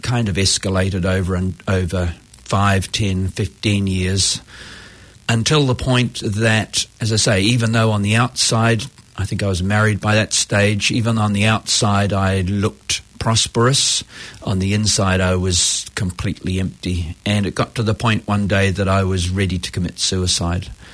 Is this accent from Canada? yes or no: no; Pakuranga, Auckland, New Zealand; moved away; I'm a Kiwi, but I got sober overseas. I was brought up in Pakuranga and went to just regular, did regular New Zealand things as a kid